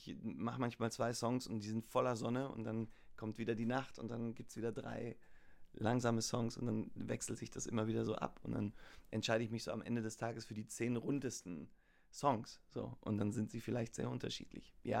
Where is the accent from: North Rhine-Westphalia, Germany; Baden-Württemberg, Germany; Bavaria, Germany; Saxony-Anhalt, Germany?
North Rhine-Westphalia, Germany; Hagen; Ich komme aus Hagen und ich wollte nicht zu nah zu Hause sein